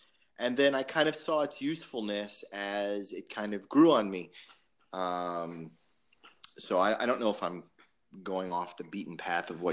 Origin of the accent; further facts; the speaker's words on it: Davie, Florida, United States; Oh yeah, I grew up just outside of Davie.